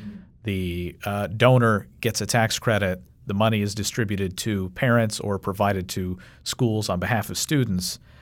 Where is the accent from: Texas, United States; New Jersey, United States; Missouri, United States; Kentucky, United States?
Kentucky, United States; Now, in my home state of Kentucky, they not only have a Blaine Amendment